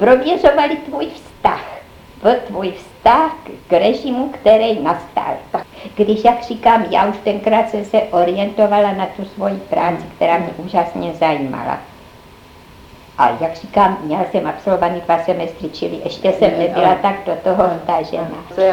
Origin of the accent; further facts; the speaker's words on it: Moravia, Czechia; nejsem Pražačka, ba ani ne Češka. Já jsem z Morav, z malého města. A tam jsem prožila vlastně svůj život až do maturity.